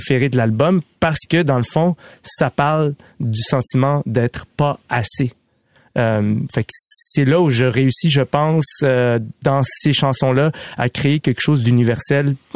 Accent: Quebec, Canada; je suis un Québécois qui raconte son histoire

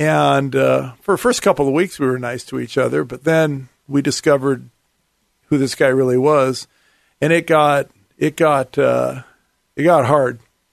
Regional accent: Seattle, Washington, United States; I grew up in Seattle, and I love the Northwest. I'm really thrilled to be back here. I grew up in Seattle.

